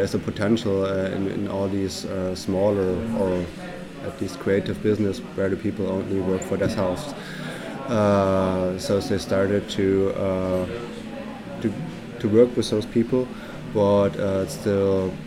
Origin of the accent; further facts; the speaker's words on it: Leipzig, Saxony, Germany; also born or lived in Braunschweig; I'm originally from Leipzig, but I did study in Brunswick before, but finished my studies here in Leipzig at the Art Academy.